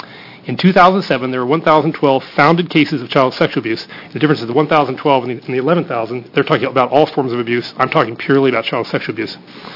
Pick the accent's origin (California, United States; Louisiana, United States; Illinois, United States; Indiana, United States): Indiana, United States; We are from Indiana.